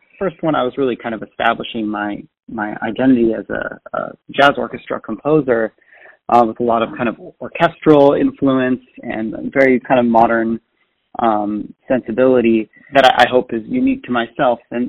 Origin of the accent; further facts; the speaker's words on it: Santa Cruz, California, United States; I'm from Santa Cruz, California, and I grew up playing music with my identical twin brother, Pascal.